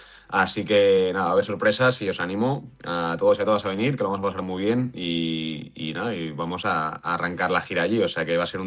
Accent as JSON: {"language": "Spanish", "town": "Segovia", "region": "Castile and León", "country": "Spain", "said": "Para mí Madrid es como casa. Yo soy de Segovia, pero Madrid es como mi casa."}